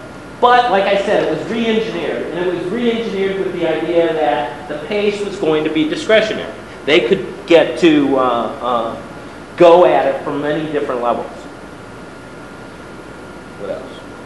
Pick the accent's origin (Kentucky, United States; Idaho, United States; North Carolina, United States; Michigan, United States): Michigan, United States; Detroit; I grew up in Detroit, so I always use Detroit.